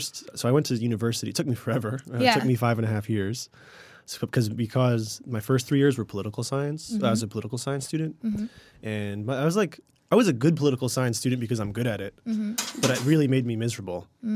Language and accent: English; tri-state area, United States; I'm from mostly the tri-state area in the United States.